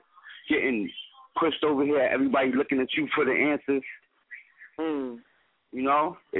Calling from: Bronx, New York, United States; I'm calling from the Bronx, New York.

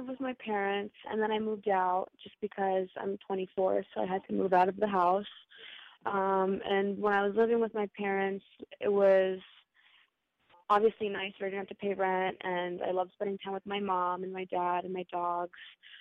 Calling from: Connecticut, United States; From Connecticut.

